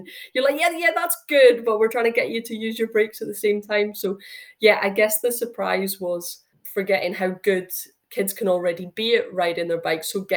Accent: Scotland, United Kingdom; living in the country, your bike, you have to be able to ride a bike. So I grew up in the Highlands.

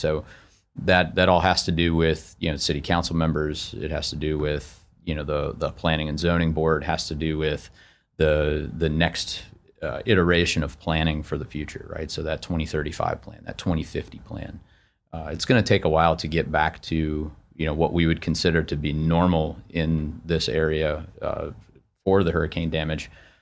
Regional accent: Chicago, Illinois, United States; moved away as an adult; now in Florida, United States; And for folks, I've only been in Florida since 2019. A little background, I'm from Chicago. It's a great place to be from, not a great place to live.

